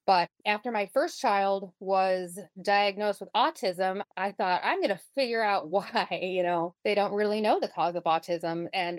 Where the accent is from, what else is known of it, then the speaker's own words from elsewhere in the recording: Cleveland, Ohio, United States; So I am from Cleveland, Ohio, which I am very proud of, which is why I mention it. And I grew up in Cleveland proper